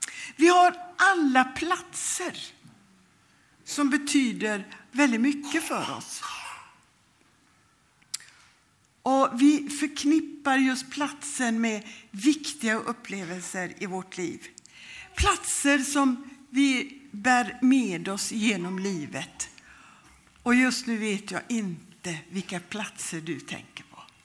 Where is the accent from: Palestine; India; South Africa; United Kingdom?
India; och då tänker jag på min barndom i Indien